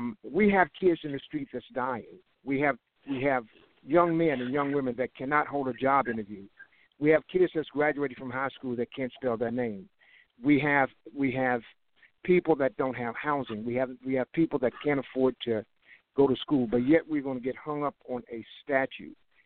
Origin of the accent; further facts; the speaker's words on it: Virginia, United States; I grew up here. I grew up 20 miles outside of Charlottesville, but so Charlottesville's always been my town, if you will, quote unquote.